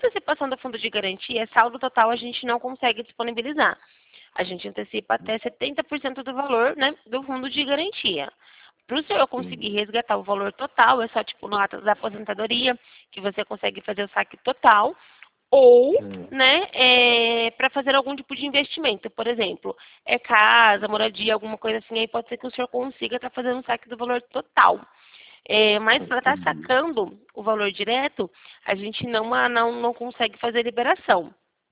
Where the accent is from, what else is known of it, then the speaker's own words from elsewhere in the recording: São Paulo, Brazil; eu sou aqui de São Paulo.